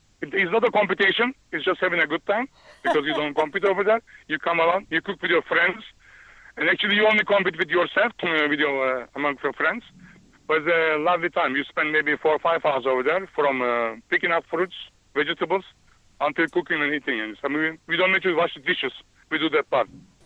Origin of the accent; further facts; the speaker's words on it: Turkey; Yes, I'm from Turkey.